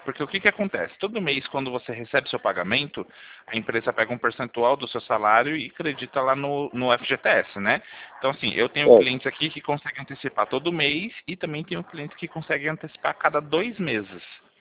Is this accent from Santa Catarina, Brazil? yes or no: no; Sorocaba, São Paulo, Brazil; Eu sou daqui de Sorocaba.